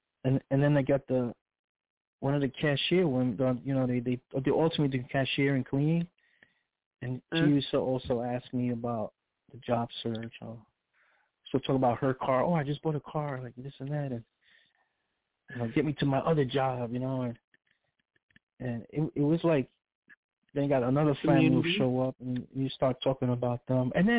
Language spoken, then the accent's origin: English; New York, United States; when he found out that I was speaking, you know, I was from New York